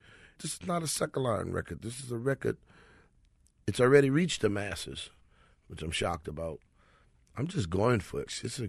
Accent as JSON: {"language": "English", "town": "New Orleans", "region": "Louisiana", "country": "United States", "tie": "born or raised there", "said": "You couldn't pay for the education I got musically. NOCA, UNO, Berkeley, nowhere could teach me what I learned in the Treme, hands-on with those musicians."}